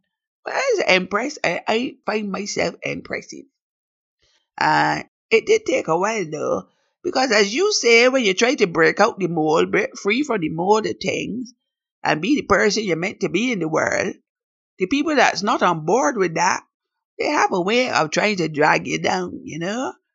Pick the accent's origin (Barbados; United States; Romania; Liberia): Barbados; accent: Bajan; I don't care if you don't like my Bajan accent. I don't care if you don't think I talk proper enough, even as a Bajan to Bajan person. This is how I talk.